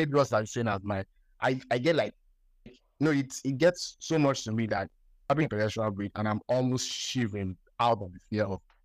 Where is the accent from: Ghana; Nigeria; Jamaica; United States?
Nigeria; Imo; I hail from Imo State. I'm the third child of five children. The only boy, actually.